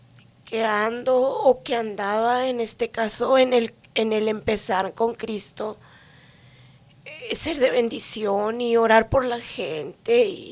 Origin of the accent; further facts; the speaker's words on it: Zacatecas, Mexico; yo soy de Zacatecas, México. Vengo de una familia muy grande. Ajá. Somos 9 hermanos.